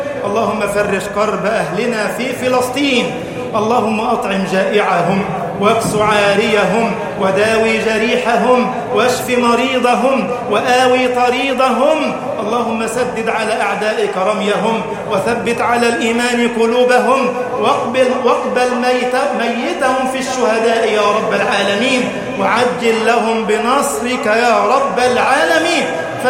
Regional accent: Egypt; اللهم اجعل بلدنا مصر أمناً أماناً سخاءً رخاءً

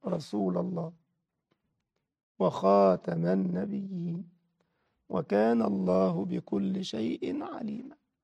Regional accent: Egypt; وأبو حملات عندنا في مصر

